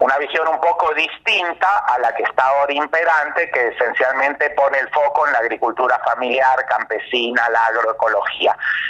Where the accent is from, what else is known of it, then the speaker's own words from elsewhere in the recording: Argentina; todos somos argentinos